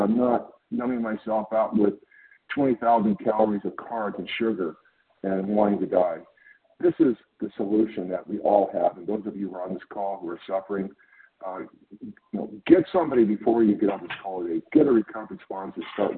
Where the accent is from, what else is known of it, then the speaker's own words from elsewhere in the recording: California, United States; I am from California.